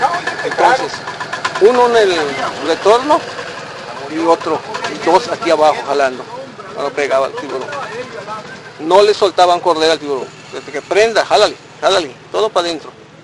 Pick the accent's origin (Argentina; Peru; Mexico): Mexico; El Cuyo, Yucatán; moved away as an adult; now in Quintana Roo, Mexico; yo no soy de aquí. Yo soy de aquí, del Cuyo, Yucatán. A los 19 años, 20 años, vine a vivir aquí, a Quintana Roo. Y aquí me quedé, en esta área de aquí, más allá adelante, que me compré un terreno, hice mi casa.